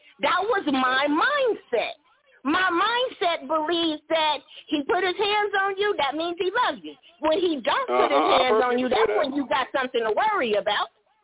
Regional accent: Chicago, Illinois, United States; I'm straight from Chicago, straight from the project.

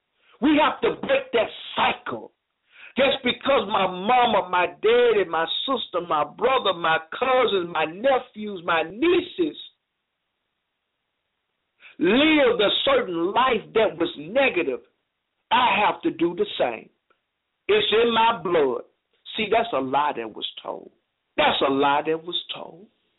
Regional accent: Smoky City, Tennessee, United States; I thank the Creator for me being born and raised in Smoky City, Tennessee, because it taught me to be what I am right now.

